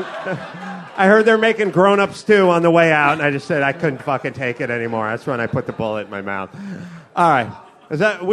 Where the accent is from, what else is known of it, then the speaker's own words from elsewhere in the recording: North Hollywood, California, United States; Listen, I'm from North Hollywood. We had the North Hollywood bank robbery.